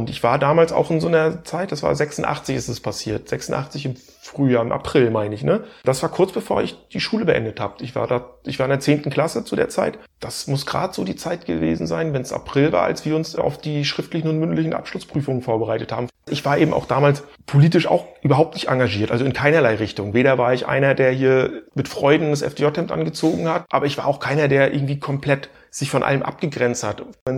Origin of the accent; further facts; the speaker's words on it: Stralsund, Mecklenburg-Vorpommern, Germany; Und in Stralsund an der Ostsee, wo ich groß geworden bin, da gab es das ja auch nicht.